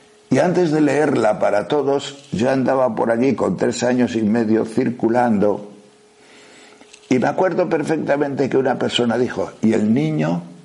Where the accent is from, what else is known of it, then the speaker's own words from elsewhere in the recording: Castile and León, Spain; also born or lived in Asturias; con mis padres en Asturias y yo estaba en León con mi abuela. Y en aquel tiempo, cuando en el pueblo, mi pueblo, se recibía una carta